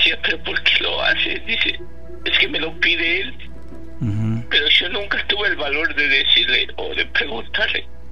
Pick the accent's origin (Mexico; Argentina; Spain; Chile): Mexico; Puebla; En Puebla hizo muy buenas obras porque nosotros somos poblanos.